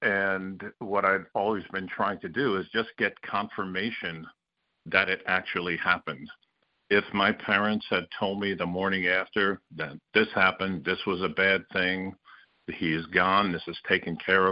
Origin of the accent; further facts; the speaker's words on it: Bayonne, New Jersey, United States; I went to a Catholic grammar school growing up in Bayonne, New Jersey.